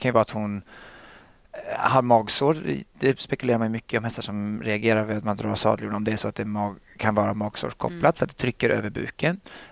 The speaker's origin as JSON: {"language": "Swedish", "town": "Gothenburg", "region": "Västra Götaland County", "country": "Sweden", "said": "För hemma i Göteborg så var jag ofta och tränade på morgonen."}